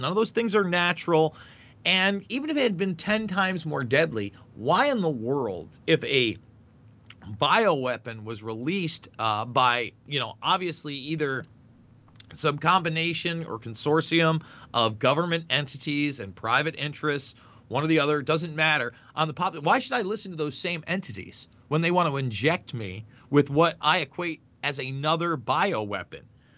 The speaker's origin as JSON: {"language": "English", "region": "New York", "country": "United States", "lives_now": "Iowa, United States", "said": "I moved from New York to Iowa. I was an upstate guy"}